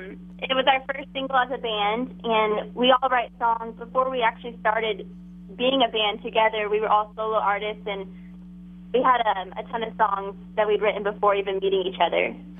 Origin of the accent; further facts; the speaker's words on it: Las Vegas, Nevada, United States; now in Nashville, United States; I'm born and raised in Las Vegas, Nevada. I came out to Nashville about in January of this year.